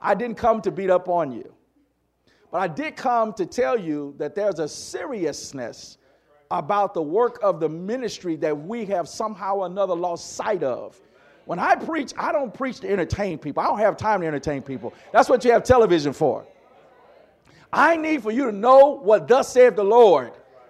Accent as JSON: {"language": "English", "region": "Mississippi", "country": "United States", "tie": "born or raised there", "said": "And when I was growing up in Mississippi, it was called Bargain Annex."}